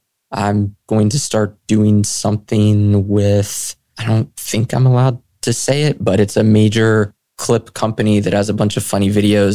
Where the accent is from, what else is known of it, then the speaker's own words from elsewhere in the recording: Jacksonville, Florida, United States; born there; also born or lived in Fort Lauderdale / West Palm Beach / Jupiter; I've lived in Fort Lauderdale, West Palm, Jupiter, I was born in Jacksonville, but I don't really remember it because I moved when I was five.